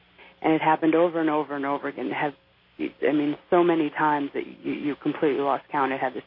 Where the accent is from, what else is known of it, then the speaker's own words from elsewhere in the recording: Troy, New York, United States; I'm from Troy, New York.